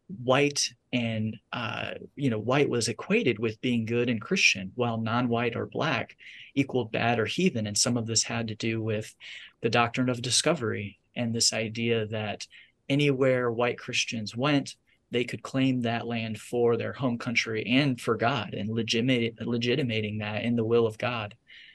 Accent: Indiana, United States; I grew up in Northern Indiana, a small town. You know, the last 80 years or so, it's hovered between 1500 and 2000 people. And, you know, my backyard was a cornfield.

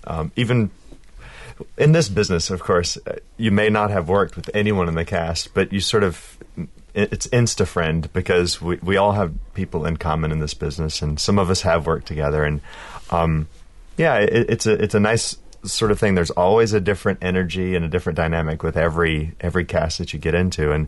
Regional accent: Tallahassee, Florida, United States; I grew up in Tallahassee, Florida, North Florida Panhandle.

